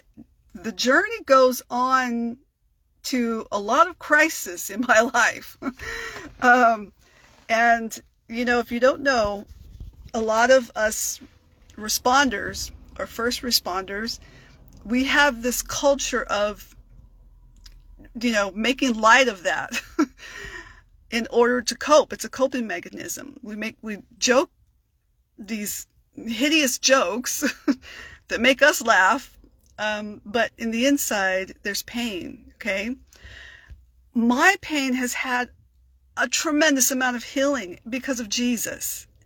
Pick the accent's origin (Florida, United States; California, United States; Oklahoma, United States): California, United States; San Diego; I grew up, I'm from San Diego, born and raised here in San Diego. I'm from Southeast San Diego, to be more specific.